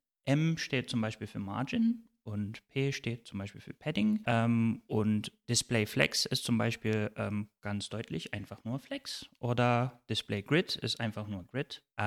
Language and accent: German; Turkey; now in Dresden, Germany; Ich komme aus der Türkei und wohne seit ungefähr 12 Jahren in Deutschland.